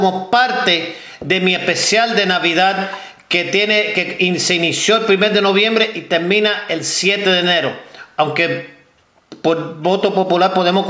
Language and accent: Spanish; United States; born there; Yo que nací en Estados Unidos, padre cubano y los ancestros siendo de España y mi esposo de Puerto Rico